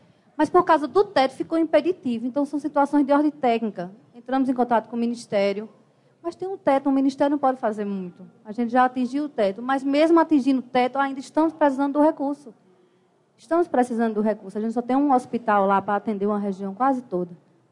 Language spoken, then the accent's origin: Portuguese; Pernambuco, Brazil; sou de Pernambuco, estou no setor de convênios de alguns municípios lá do nosso sertão.